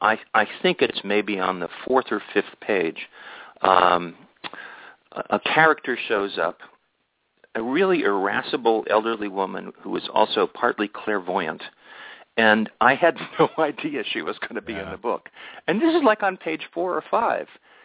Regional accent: New York, United States; I'm a New Yorker by history. That's where I grew up.

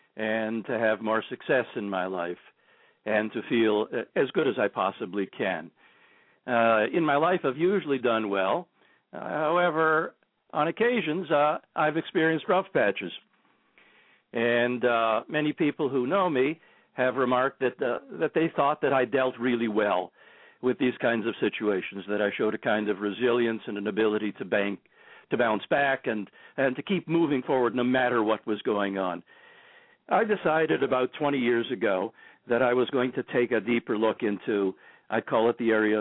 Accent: Toronto, Ontario, Canada; I live in Canada. I live in Toronto. Beautiful, this evening, beautiful, sunny Toronto. And have been living here for about 30 years. I'm a Canadian.

